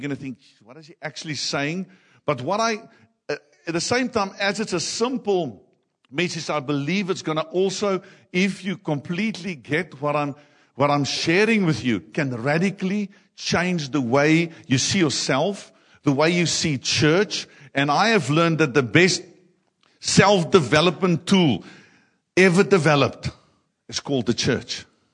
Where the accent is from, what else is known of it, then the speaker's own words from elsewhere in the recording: South Africa; accent: Afrikaans; English is a second language; now in Lusaka, Zambia; forgetting the fact that I can barely speak English with not you noticing my Afrikaans accent.